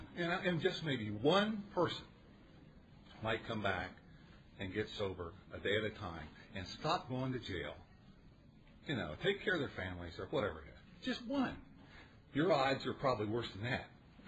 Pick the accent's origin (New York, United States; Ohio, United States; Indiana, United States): Ohio, United States; Zanesville; I'm from Zanesville, Ohio, and Northside Group.